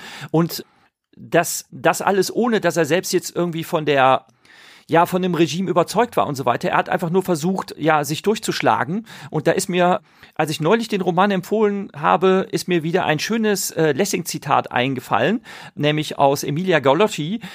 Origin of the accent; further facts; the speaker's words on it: Rhineland, Germany; Ich komme aus dem Rheinland und der Dialekt, der in meinem Heimatort gesprochen wird, der ist dem kölschen Dialekt sehr artverwandt. Also ich kann Kölsch fließend verstehen